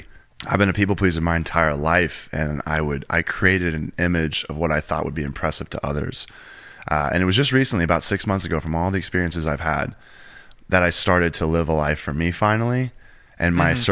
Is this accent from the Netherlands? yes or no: no; Missouri, United States; now in Phoenix, United States; And we're rival high schools.